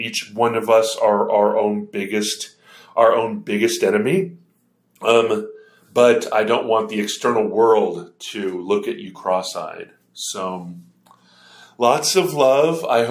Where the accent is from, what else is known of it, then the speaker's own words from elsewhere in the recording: Hawaii, United States; And I grew up in Hawaii, where we used to call people who were second to spirit or just gay or lesbian or whatever.